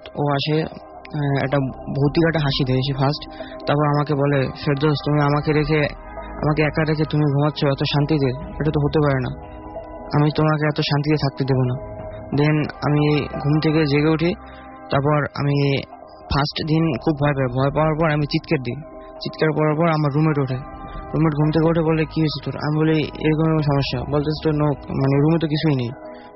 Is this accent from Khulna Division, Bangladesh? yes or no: no; Dhaka, Dhaka Division, Bangladesh; আমি মিরপুর 2 নম্বর থেকে এসেছি।